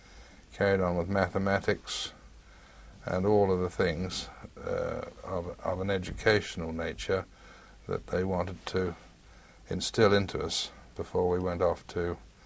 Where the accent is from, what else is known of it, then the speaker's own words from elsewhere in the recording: Unley, South Australia, Australia; born there; I was born in South Australia, in Unley, on the 27th of May, 1922.